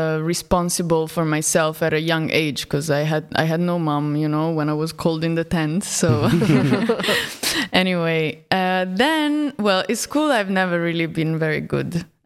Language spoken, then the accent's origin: English; Milan, Lombardy, Italy; Yes. So I was born and raised in Milano. I grew up in the suburbs of Milano. And I come from a mixed family, half Moroccan, half Italian